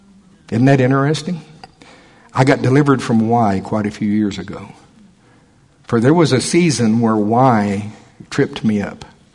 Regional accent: the South, United States; You know, y'all, I am from the South. Glory to God.

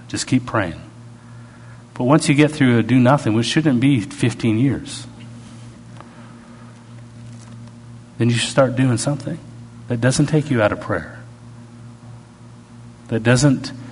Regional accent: Canada; I didn't know how to play basketball. I'm from Canada.

